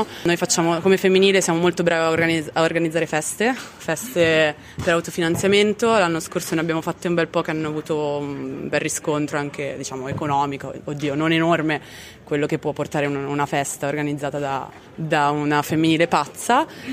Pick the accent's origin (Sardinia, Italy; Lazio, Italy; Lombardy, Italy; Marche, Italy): Lombardy, Italy; Monza; Io in realtà sono di Monza, abito in Brianza, okay.